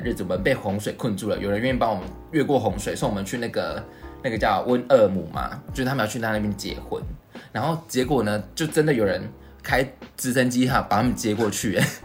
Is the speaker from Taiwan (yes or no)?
yes; Taiwan; 这就是对我们台湾人来讲就是馒头啊，就是馒头。